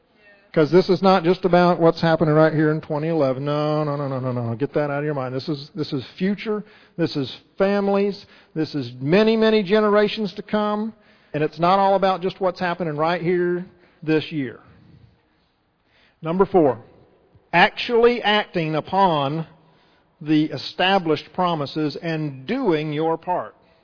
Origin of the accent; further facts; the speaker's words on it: Florida, United States; I grew up in Florida and used to scuba dive in these rivers all the time